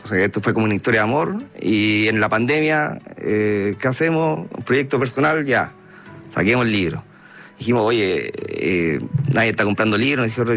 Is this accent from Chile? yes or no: yes; Calama, Antofagasta, Chile; also born or lived in Santiago / Viña del Mar; No, yo nací en Santiago, pero me fui muy joven a Calama con mi familia. Ya. Mi papá lo trasladaron, entonces se dedicó a la minería. Y desde entonces, viviendo en Calama, Chuquicamata, y después a la universidad, yo me fui a Viña del Mar, porque ahí está la familia de mi papá.